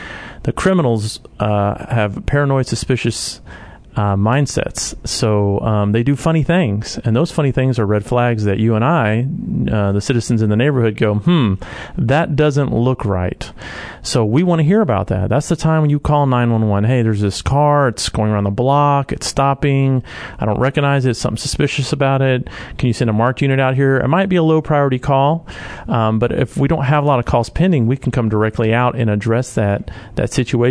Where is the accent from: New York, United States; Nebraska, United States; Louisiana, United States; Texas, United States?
Texas, United States; Houston; I've been one myself a couple times growing up in Houston.